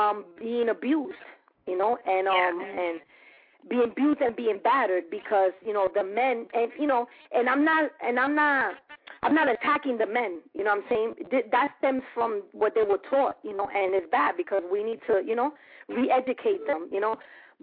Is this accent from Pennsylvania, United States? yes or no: no; Bronx, New York, United States; I'm a Latin woman. My mother and father were both born in Puerto Rico. I was born in Bronx, New York, so I'm a New Yorican. But my household, my mother has always spoke Spanish